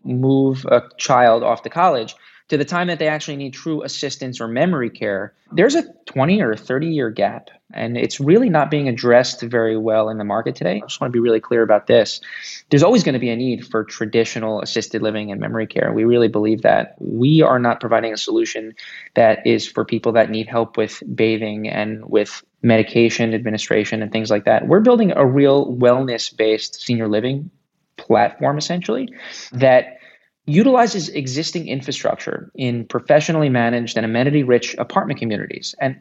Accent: Florida, United States; born and raised in South Florida, what we're now calling Silver Valley

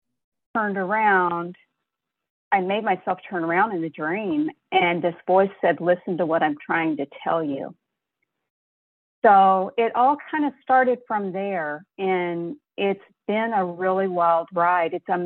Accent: Texas, United States; now in California, United States; I'm originally from Texas, and I now live in California.

